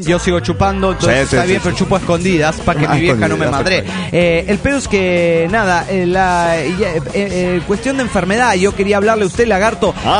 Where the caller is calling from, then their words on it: Chihuahua, Mexico; de Chihuahua, Chihuahua, México, güey.